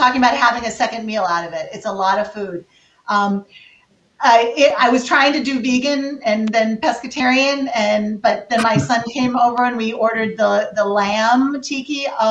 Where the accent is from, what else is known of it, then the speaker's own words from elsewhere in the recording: Midwest, United States; I'm from the Midwest originally. I'm a Midwestern farm girl, so we don't call them.